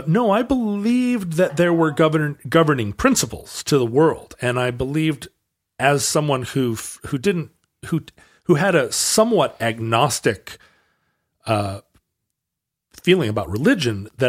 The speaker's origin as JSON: {"language": "English", "region": "Alaska", "country": "United States", "tie": "born or raised there", "said": "Growing up in Alaska, there's a lot of hard drinking, but there is hard drinking all around the world."}